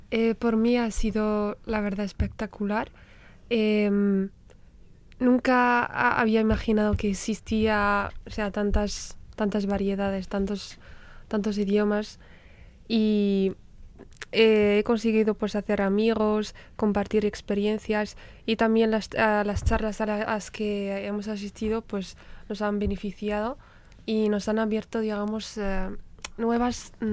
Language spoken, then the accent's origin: Spanish; Rif, Morocco; first language Tamazight (Riffian); Spanish is a second language; yo pertenezco a esa comunidad que se sitúa en el norte de África y exactamente soy de Marruecos.